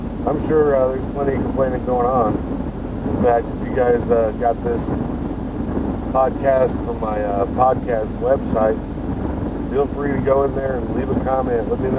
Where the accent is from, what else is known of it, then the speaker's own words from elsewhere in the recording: Indianapolis, Indiana, United States; And as I stated a moment ago, I'm from Indianapolis, Indiana.